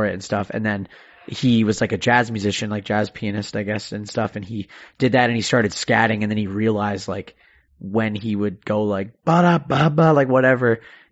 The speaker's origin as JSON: {"language": "English", "country": "Canada", "said": "You know, it might just be the fact that I'm Canadian"}